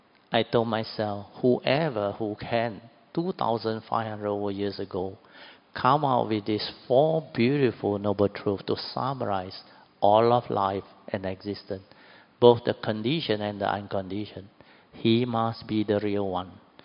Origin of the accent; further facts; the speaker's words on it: Kedah, Malaysia; I was from Kedah, very Ulu state.